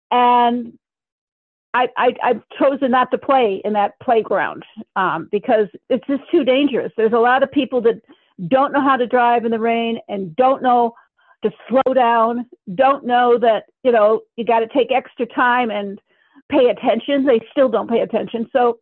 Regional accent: Michigan, United States; I grew up in Michigan. I drove through blizzards to get to school.

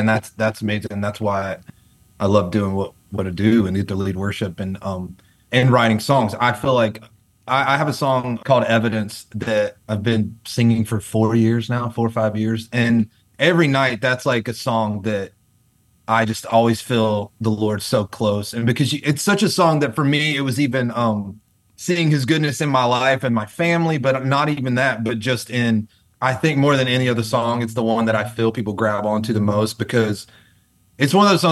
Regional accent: North Carolina, United States; You know what? I'm from North Carolina. I was living in the mountains of North Carolina in my 20s, and we got snowed in for like a week.

